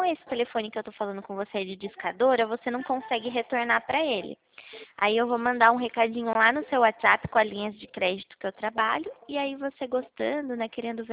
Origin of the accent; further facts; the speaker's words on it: Itu, São Paulo, Brazil; Eu sou da cidade de Itu.